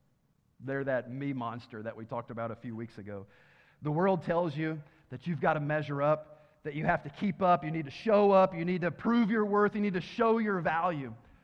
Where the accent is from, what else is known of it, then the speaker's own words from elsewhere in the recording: Tennessee, United States; I'm from Tennessee. That's probably where it came from. The education system wasn't very good down there.